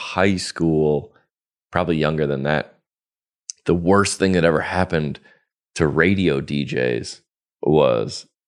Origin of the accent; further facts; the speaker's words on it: Atlanta, Georgia, United States; The first one I remember was the Bert Show, because I grew up in Atlanta.